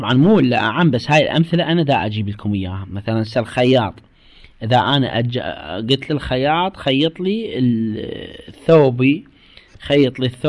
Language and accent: Arabic; Iraq; إحنا عندنا بالعراق هسه من نطلع العامل يبنانا